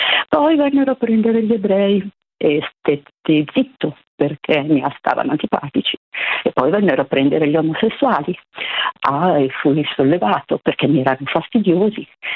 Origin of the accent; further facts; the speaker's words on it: Milan, Lombardy, Italy; now in Tuscany, Italy; Sono milanese, trasferita in Toscana da anni